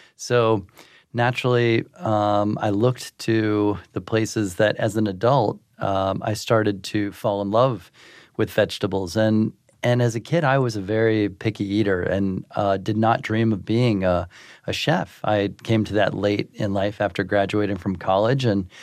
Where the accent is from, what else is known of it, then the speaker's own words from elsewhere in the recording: Midwest, United States; I grew up in the Midwest, and my grandmother, every Thanksgiving, would serve the dish, the baked sweet potatoes with marshmallows.